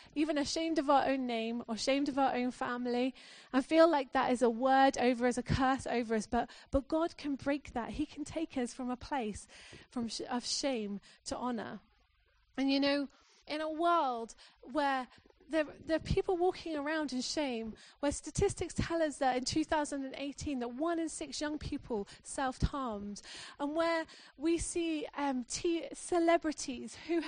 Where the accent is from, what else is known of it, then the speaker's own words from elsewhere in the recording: Corby, East Midlands, United Kingdom; growing up in Corby, people don't say good things about Corby.